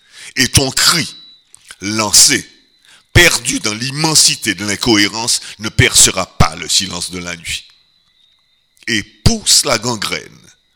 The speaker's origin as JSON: {"language": "French", "country": "Martinique", "tie": "born or raised there", "moved": "as an adult", "said": "du seul fait que je suis né en Martinique, que j'y ai vécu pendant jusqu'à l'âge de 21 ans, je suis parti en 65, j'ai maintenant 62 ans, ben je suis autant martiniquais que guadeloupéen."}